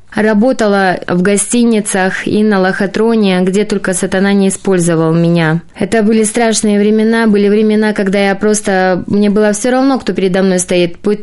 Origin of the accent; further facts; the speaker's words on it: Chunzha, Almaty Region, Kazakhstan; Сама я родом из Казахстана, с Алматинской области, с Уйгурского района, села Чунжи.